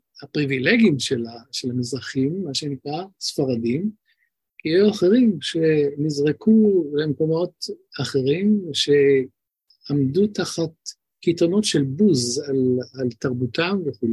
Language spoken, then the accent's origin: Hebrew; Tel Aviv, Tel Aviv District, Israel; נולדתי מזמן, ולמדתי בספר אחד העם, בלב, בצלאל יפה, נחמני, תל אביב